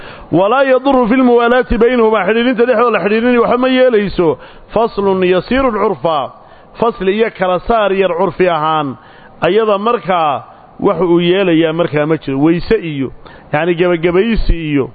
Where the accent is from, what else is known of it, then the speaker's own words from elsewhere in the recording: Morocco; انا مغربي